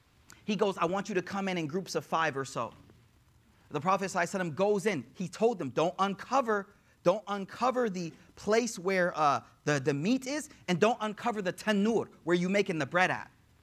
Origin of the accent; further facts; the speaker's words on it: United States; So you got to understand their culture. I'm American.